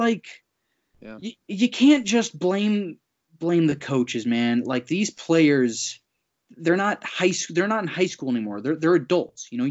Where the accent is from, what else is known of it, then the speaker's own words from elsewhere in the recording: Florida, United States; be proud of especially for me being from South Florida. The Hurricanes just aren't my team. They're my hometown team. Like, you want to be proud of your hometown team, man.